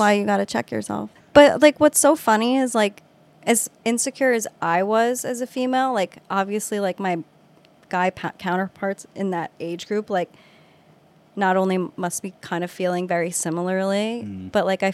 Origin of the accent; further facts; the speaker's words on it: Westchester, New York, United States; Right. So, and you know, he's from the area. I'm from Westchester though. But best decision my parents made was getting us out of there.